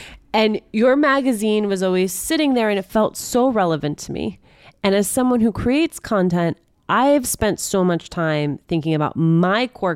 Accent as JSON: {"language": "English", "town": "Union City", "region": "New Jersey", "country": "United States", "tie": "born or raised there", "said": "And even then, at 7 or 8, growing up in Union City, New Jersey, sitting in that school board meeting"}